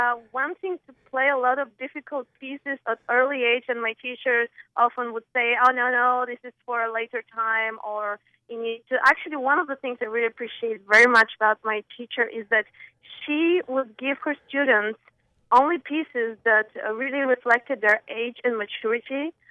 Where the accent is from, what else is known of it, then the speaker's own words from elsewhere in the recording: Bulgaria; Well, I was born and raised in Bulgaria. That's my home country.